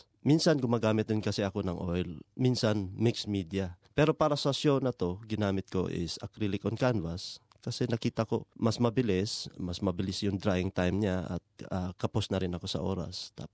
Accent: Mindanao, Philippines; So, parang rin yun sa simbolo ng kung ano nangyayari dun sa amin sa Mindanao.

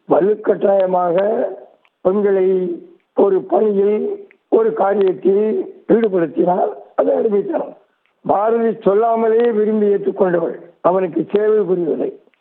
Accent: Kadayam, Tamil Nadu, India; நான் கடையத்தை சேர்ந்தவன்.

